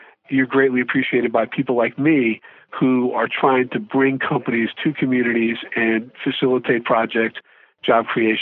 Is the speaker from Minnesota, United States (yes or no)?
no; New Jersey, United States; Well, I'll start off by citing my home state of New Jersey.